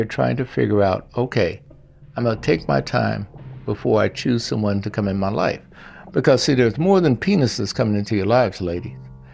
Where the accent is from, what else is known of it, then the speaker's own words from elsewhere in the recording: Mississippi, United States; Being that I'm from Mississippi, I can tell you right now, anything that had to do with sex was pretty much taboo.